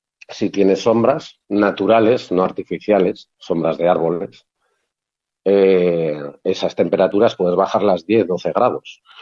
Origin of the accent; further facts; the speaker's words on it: Vitoria, Basque Country, Spain; yo nací en Vitoria, y yo en Vitoria cuando era pequeño... las nevadas eran tremendas.